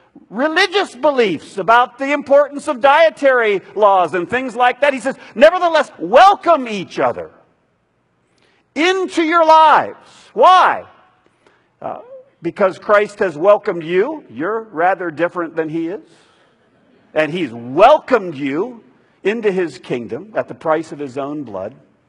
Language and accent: English; United States; I'm an American. I deserve to not have to suffer that badly.